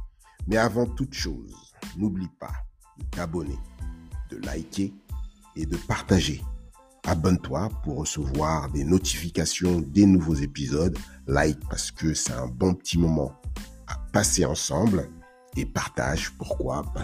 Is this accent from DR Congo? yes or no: yes; DR Congo; Ah, je suis du Congo.